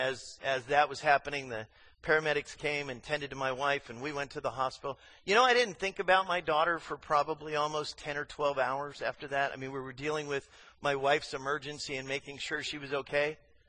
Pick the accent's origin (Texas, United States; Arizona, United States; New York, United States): Arizona, United States; I grew up in Arizona. In the summer times, it's 115 in the daytime.